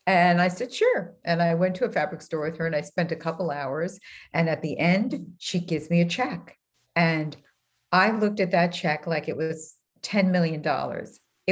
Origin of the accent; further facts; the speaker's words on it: New York, United States; I'm from New York originally, and you know, we're really not known for being patient, right?